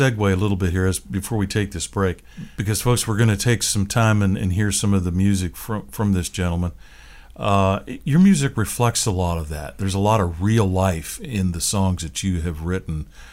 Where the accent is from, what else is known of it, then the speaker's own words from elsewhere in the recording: Seattle, Washington, United States; I grew up in the Seattle area.